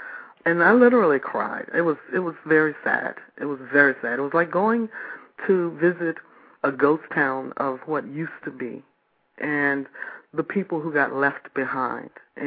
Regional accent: Detroit, Michigan, United States; When I was a kid growing up in Detroit, I loved it. I loved it. Belle Isle, Boblo, I don't even know if they exist anymore.

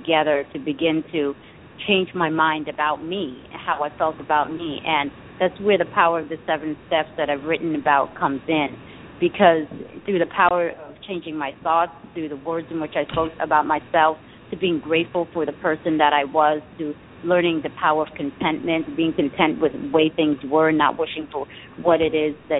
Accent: Connecticut, United States; also born or lived in New York, United States; that surrounded us in the Bronx, and he didn't want his daughters to be in that environment. So we moved from New York to Connecticut, and in Connecticut, while it was a very beautiful environment, great to raise a family, I met with trouble once I got to school.

